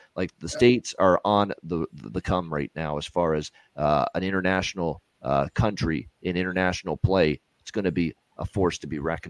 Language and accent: English; Canada; I'm obviously Canadian.